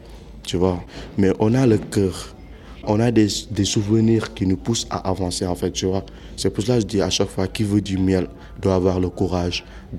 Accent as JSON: {"language": "French", "country": "Mali", "said": "Du Mali. Je viens du Mali."}